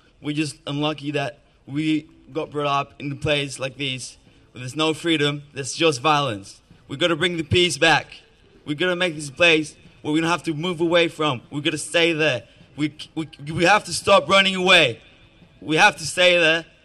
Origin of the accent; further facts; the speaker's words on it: Colombia; oh yes, I'm from Colombia, everybody just relates it to violence.